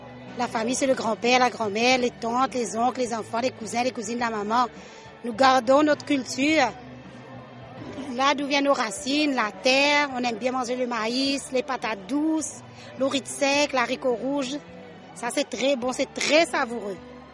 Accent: Rodrigues, Mauritius; C'est mon pays natal, j'aime bien Rodrigues, il fait bon de vivre.

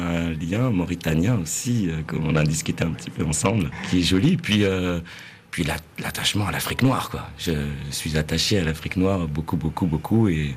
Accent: Paris, Île-de-France, France; born there; also born or lived in Boudnib, Morocco; Non, je suis né à Paris dans le 11e.

